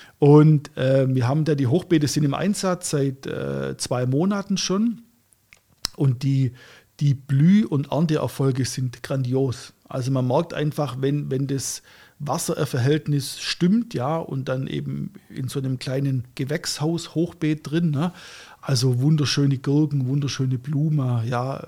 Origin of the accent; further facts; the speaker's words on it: Baden-Württemberg, Germany; so auf alle Viere, so als Schwabe.